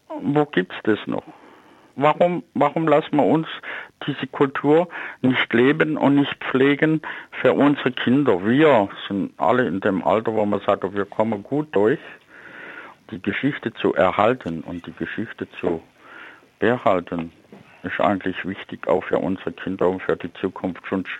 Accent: Germany; Wir sind Deutsche, wir sind in diesem Land geboren und unsere Tradition geht weit, weit, weit zurück.

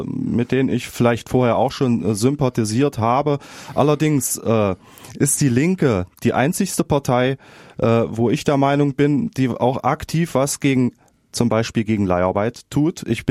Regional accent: Harz, Germany; Das hat natürlich in der strukturschwachen Region, wo ich herkomme aus dem Harz, nicht allzu viele Chancen gehabt.

